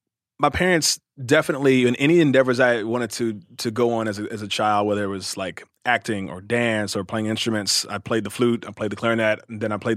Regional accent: Cincinnati, Ohio, United States; also born or lived in Louisville, United States; I was born in Louisville, Kentucky, and raised in Cincinnati, Ohio. So I was I'm raised in the Midwest, and my family's all from Kentucky and Tennessee.

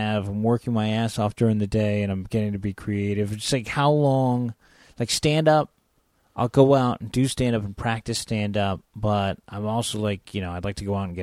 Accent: San Francisco, California, United States; I grew up in San Francisco, like I said, moved down here.

